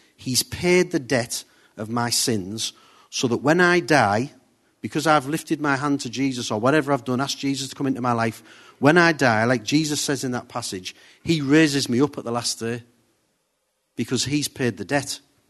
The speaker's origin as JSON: {"language": "English", "country": "United Kingdom", "said": "So we're British, so we don't dance too much, but we can do this."}